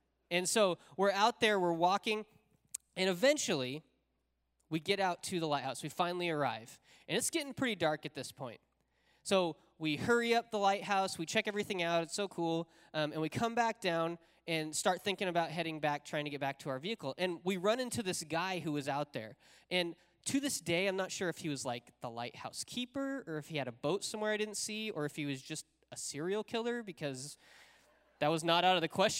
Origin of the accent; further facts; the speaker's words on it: Wyoming, United States; I'm from Wyoming. I don't know how tides work.